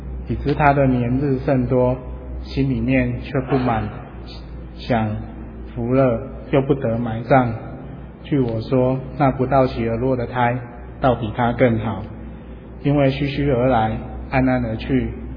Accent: Taiwan; 这就是我们台湾人常在讲的

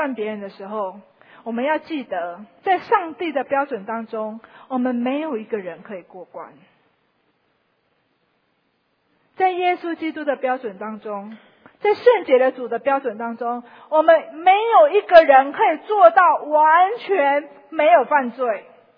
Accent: Taiwan; 我们中国人说，我们台湾人说，去人家做客不要带两串香蕉。

